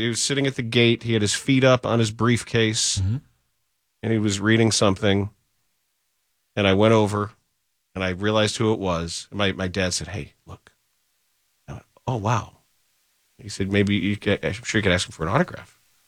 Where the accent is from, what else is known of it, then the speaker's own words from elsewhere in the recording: Chicago, Illinois, United States; I said, I'm from Chicago. I'm a big